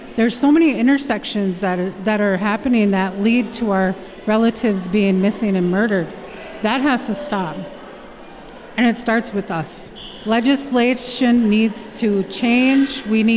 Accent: Menominee Reservation, Wisconsin, United States; No, I'm from the Menominee Reservation. I moved away to Green Bay for a few years

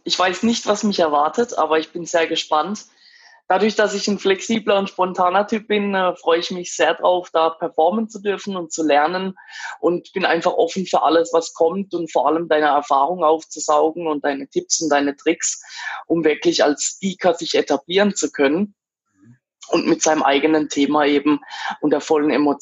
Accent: Karlsruhe, Baden-Württemberg, Germany; 94 geboren, sprich 24 Jahre alt. 25, sorry. Komme aus Karlsruhe.

